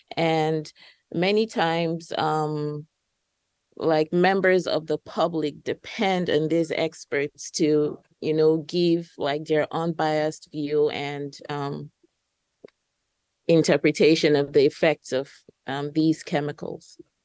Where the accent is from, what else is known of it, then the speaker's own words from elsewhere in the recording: Nigeria; now in United States; I'm originally from Nigeria, and I've been in the U.S. since 2015